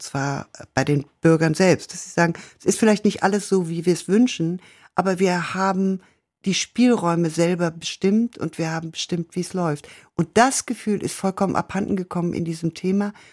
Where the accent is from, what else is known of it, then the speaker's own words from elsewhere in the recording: North Rhine-Westphalia, Germany; Also ich komme aus dem Ruhrgebiet